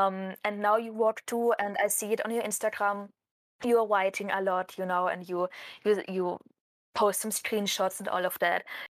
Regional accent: Germany; we are both from Germany.

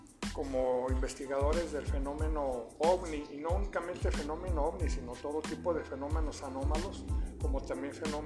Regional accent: Durango, Mexico; Ah, sí, yo soy duranguense, sí.

